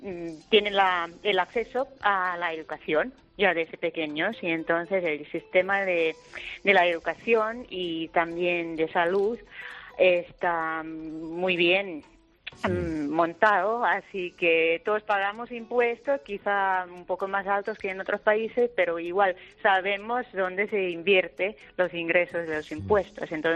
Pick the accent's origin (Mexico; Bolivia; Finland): Finland; Spanish is a second language; moved away as an adult; now in Spain; Sí, soy de Finlandia.